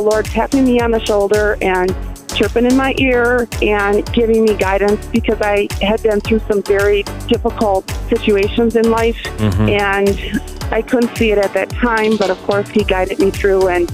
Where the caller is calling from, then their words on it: Ubly, Michigan, United States; It's Ugly. It's in the Thumb area.